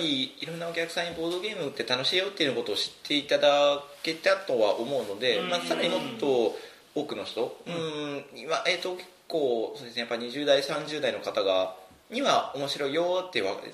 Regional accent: Toyohashi, Aichi, Japan; 僕地元が豊橋なので

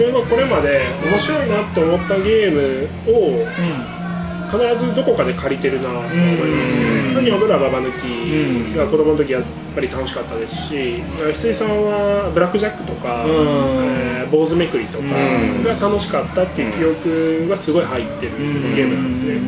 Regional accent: Nagoya, Aichi, Japan; まあ、地元名古屋ってこともあって

